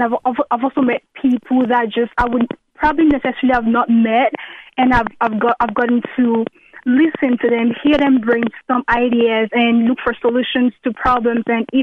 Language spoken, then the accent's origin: English; Lagos, Nigeria; now in Minnesota, United States; I was born and raised in Lagos, Nigeria, but I grew up mostly around the southwestern part of Nigeria. I moved to Minnesota in 2013.